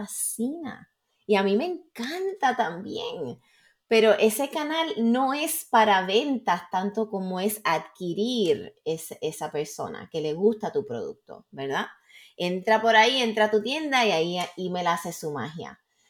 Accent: Puerto Rico; Sí, boricua. Yo soy boricua para que tú lo sepas, ¿sabes?

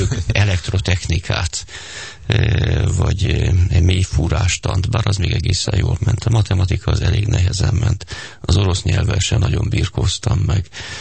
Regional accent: Miskolc, Borsod-Abaúj-Zemplén, Hungary; Én alapvetően miskolci vagyok, és Miskolc mögött ott van a bükkbe teli van barlangokkal

